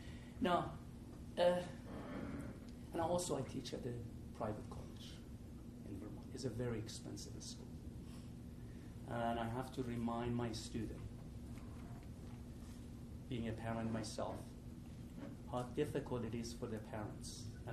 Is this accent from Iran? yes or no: yes; Iran; now in Boulder, United States; because I'm originally from Iran.